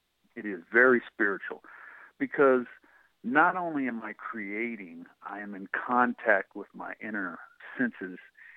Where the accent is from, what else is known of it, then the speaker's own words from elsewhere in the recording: San Jose, California, United States; I was raised in San Jose, California, and that's basically where my creative inspiration started.